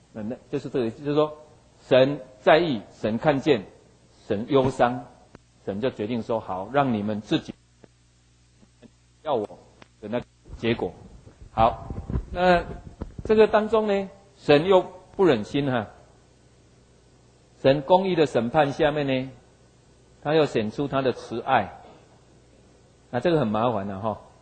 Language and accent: Chinese; Taiwan; 可是影响我们台湾人将来的健康很大的影响。